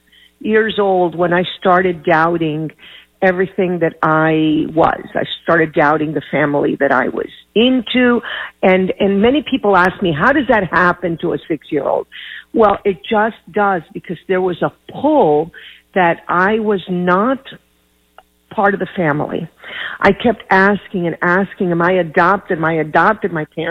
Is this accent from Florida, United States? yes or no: yes; Miami, Florida, United States; also born or lived in Havana, Cuba; Well, I grew up I was born in Havana, Cuba, and I came to Miami like so many other millions of Cubans in 1960, a very, let's say, socialite Cuban family.